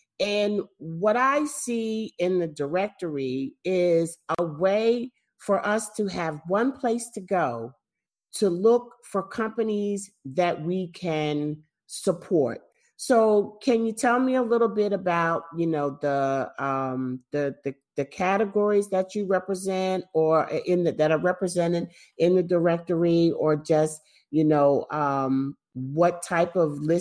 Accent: New Jersey, United States; I'm from Jersey, so not very far off.

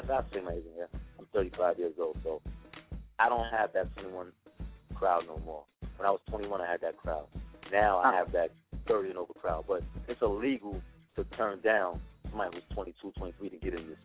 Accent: Bronx, New York, United States; So I'm from the Bronx. I'm from the Bronx. So it's like everything I do is the Bronx because the Bronx supports me.

